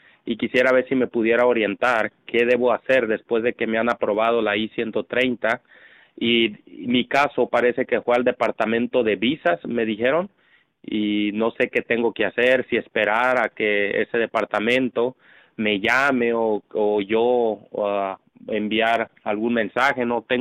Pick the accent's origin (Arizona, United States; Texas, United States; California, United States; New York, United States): California, United States; Los Angeles; born there; now in Florida, United States; Sí, yo nací en Los Ángeles, California.